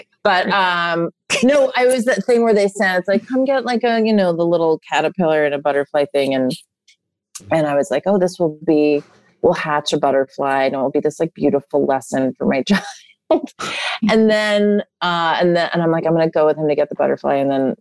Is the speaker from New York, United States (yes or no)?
yes; New York City, New York, United States; I had this afternoon at the Museum of Modern Art, which is a place I grew up in New York City, and I used to go there all the time.